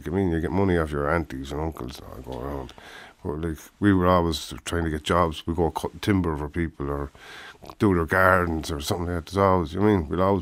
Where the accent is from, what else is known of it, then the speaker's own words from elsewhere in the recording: Kilkenny, Leinster, Ireland; Growing up in Kilkenny City, in no jobs, you know what I mean?